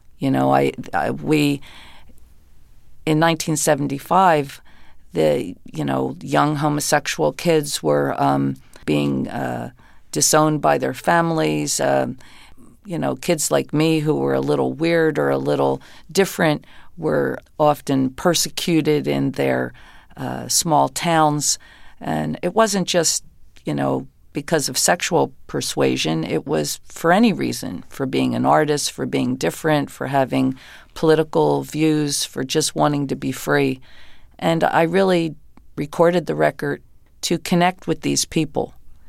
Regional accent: New Jersey, United States

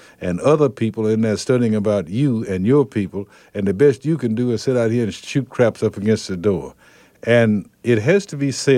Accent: Henning, Tennessee, United States; I am a Methodist, and I'm from Henning, Tennessee

